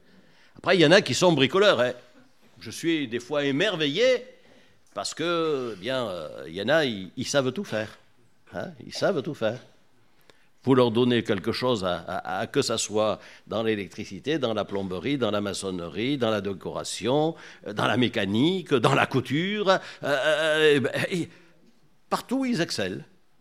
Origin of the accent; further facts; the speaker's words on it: Hyères, Provence-Alpes-Côte d'Azur, France; Dieu nous a conduits en 1991 à Hyères-les-Palmiers, puisque nous venons de Hyères-les-Palmiers.